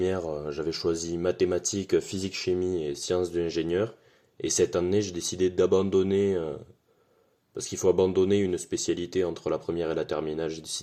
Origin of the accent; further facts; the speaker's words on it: Pont-de-Salars, Occitanie, France; Je suis de Pont-de-Salars, mais en partant vers Rodez